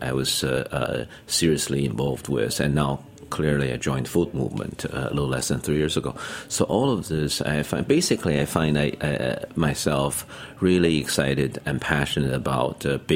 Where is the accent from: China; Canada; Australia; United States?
China; Beijing; I grew up in Beijing, right? It's just not enough.